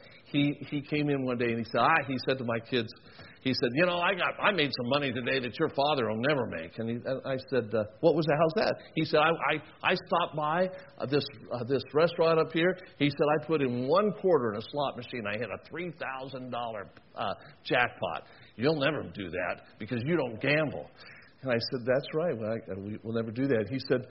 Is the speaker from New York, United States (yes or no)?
no; Las Vegas, Nevada, United States; how did you wind up living and being born and raised in Las Vegas?